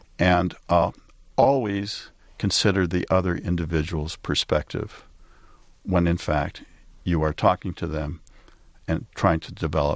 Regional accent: Detroit, Michigan, United States; I grew up in Northwest Detroit. And as a kid, I'm the oldest of six kids.

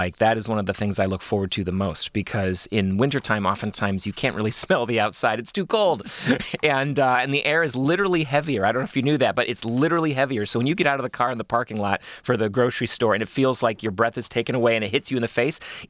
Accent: Michigan, United States; also born or lived in Kentucky; one of the things that I absolutely adore about being from the state of Michigan and growing up in Michigan is the fall color we have here.

